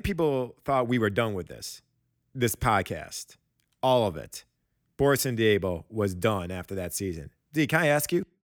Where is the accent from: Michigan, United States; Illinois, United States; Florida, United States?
Michigan, United States; I remember this when I grew up in Michigan.